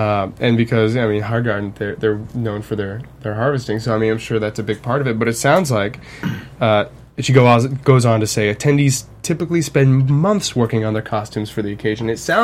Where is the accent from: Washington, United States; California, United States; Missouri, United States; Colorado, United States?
Colorado, United States; Bring it back to, I grew up in Colorado, and that's very well defined seasons there.